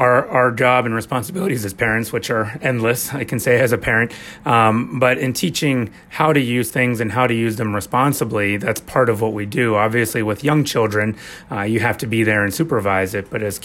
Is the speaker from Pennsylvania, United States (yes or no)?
yes; Monroeville, Pennsylvania, United States; Yeah, I'm a Pittsburgh native. I grew up in Monroeville